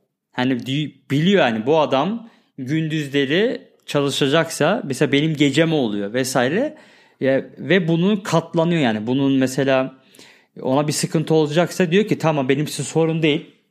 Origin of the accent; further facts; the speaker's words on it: Germany; ben Almanya'da doğup büyüdüm Ender ve ben Almancayı ana dili gibi biliyorum. Bunun sebebi de orada büyümem yani.